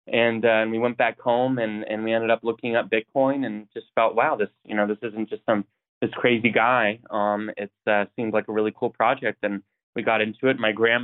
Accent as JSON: {"language": "English", "town": "Coeur d'Alene", "region": "Idaho", "country": "United States", "tie": "born or raised there", "said": "I grew up in Idaho, North Idaho, and Coeur d'Alene, if anyone knows where that is"}